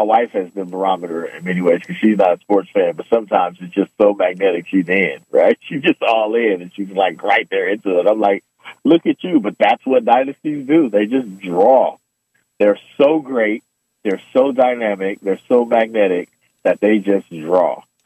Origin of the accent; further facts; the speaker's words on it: Oakland, California, United States; I'm from Oakland. The Warriors were terrible.